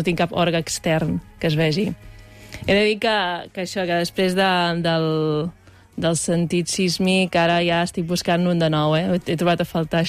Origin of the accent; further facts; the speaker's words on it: Catalonia, Spain; som del Maresme i el mar està allà.